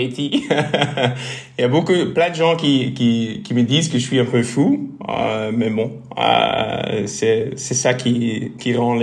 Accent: Bruges, Flanders, Belgium; French is a second language; parce que je suis flamand, alors mon français ne sera pas... parfait du tout.

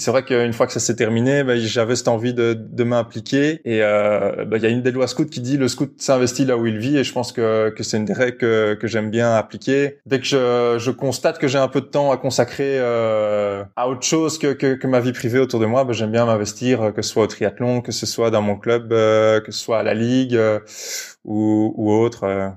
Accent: Brussels, Belgium; Je viens de Bruxelles, j'ai toujours grandi à Bruxelles

